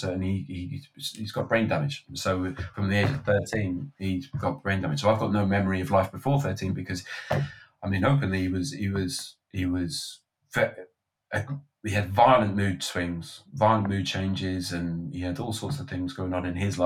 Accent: Wales, United Kingdom; We say it's Ellen, which means, as a Welshman, I needed some Welsh in there.

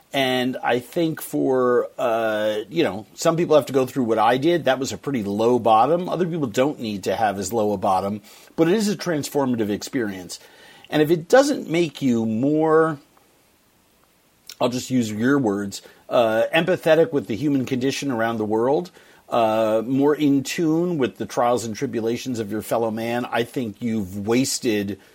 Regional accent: Manhattan, New York, United States; Manhattan. Born in Manhattan, raised in Manhattan. 1961, Mount Sinai Hospital. It's where it all began.

